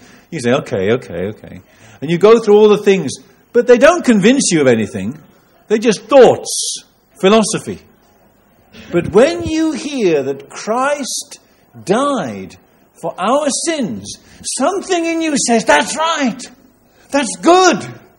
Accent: United Kingdom; I'm British, but you know, the British aren't perfect.

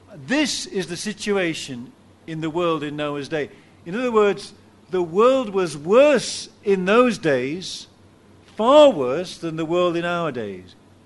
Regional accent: England, United Kingdom; Now, I'm an Englishman, I like to form a queue.

